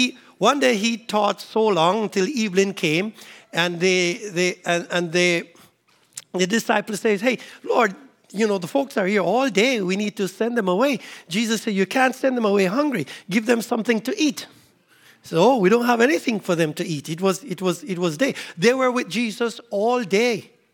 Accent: Cayman Islands; So I wish I could carry the Cayman. We're from the Cayman Islands. Wish I could carry the Cayman weather up here.

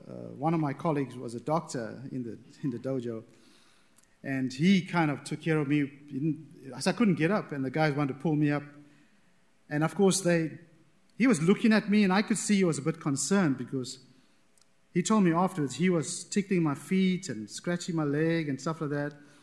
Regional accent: Durban, KwaZulu-Natal, South Africa; I grew up in Durban, South Africa, if anybody knows where that is. That's on the East Coast.

